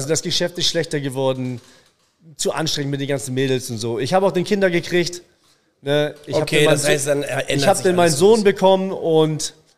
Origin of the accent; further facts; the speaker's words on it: Hamburg, Germany; born there; now in Munich, Germany; Ich bin gebürtiger Hamburger, lebe aber schon seit 2007 jetzt in München.